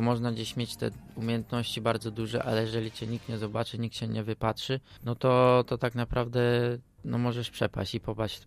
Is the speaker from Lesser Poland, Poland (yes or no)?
no; Gorzów Wielkopolski, Lubusz Voivodeship, Poland; now in Poznań, Poland; Tak, oczywiście. Co prawda, mówię, mama w moim 13 lat temu, tak, 14, przeprowadziliśmy się do Poznania i tam mama mieszka cały czas.